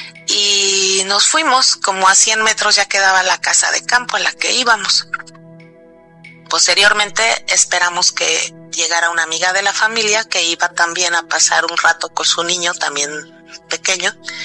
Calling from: Germany; de acá de Alemania, para comentarles que el antier fuimos a una casa de campo que está cerca de aquí.

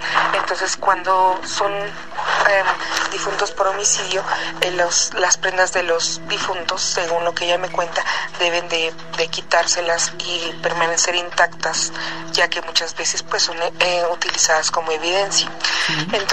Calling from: Ecatepec, State of Mexico, Mexico; de Catepec. Antes que nada, pues un saludo a toda su audiencia.

